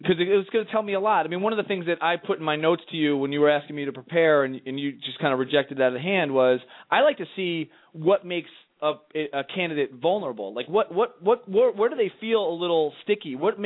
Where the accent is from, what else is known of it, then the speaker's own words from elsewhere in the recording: New York, United States; Well, I'm from New York, so yes, he definitely is from New Jersey.